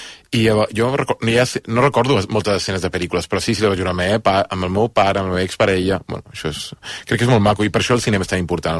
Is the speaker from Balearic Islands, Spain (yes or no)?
yes; Balearic Islands, Spain; A mi m'encanten les pel·lícules on neva, perquè sóc mallorquí, i com a Mallorca gairebé mai neva, suposo que per això m'agrada tant